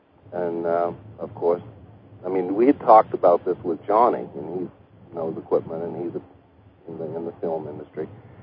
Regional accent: New England, United States; I'm not from England. I'm originally from New England

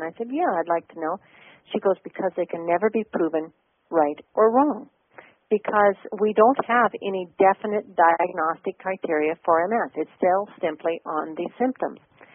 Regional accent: Helena, Montana, United States; He was a doctor in my hometown of Helena, Montana.

